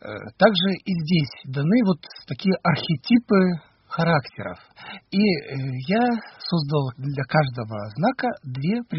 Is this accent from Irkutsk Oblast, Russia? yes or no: yes; Irkutsk, Irkutsk Oblast, Russia; born there; Я родился здесь, в Иркутске, да. Но папа мой, поскольку румын по национальности, он мне и подарил и румынскую фамилию, и румынское имя